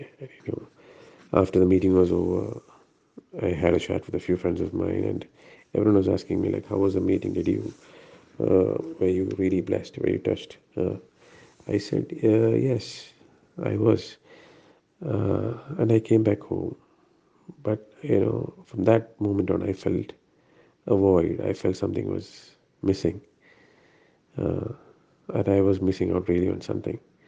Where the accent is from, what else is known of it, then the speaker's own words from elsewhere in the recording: Kuwait; moved away; I come from a Christian background, Mathoma background. I was born and brought up in Kuwait. I came to know the Lord after we came down over here during the Gulf War.